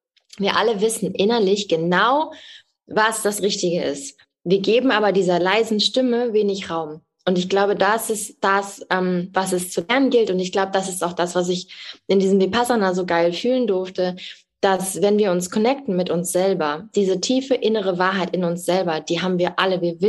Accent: Germany; wir kommen, also aus Deutschland, wir kommen halt aus einem Land, wo sehr viel auch möglich ist, ja.

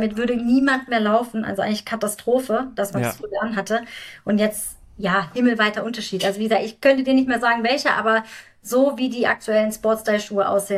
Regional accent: Viernheim, Hesse, Germany; sprich ich komme auch aus dem Viernheimer Land, sprich aus der Nähe von Mannheim.

